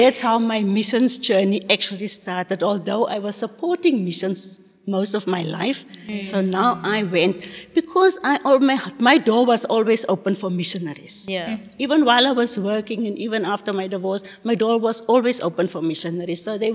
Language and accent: English; South Africa; Oh, where are you from? I'm from South Africa.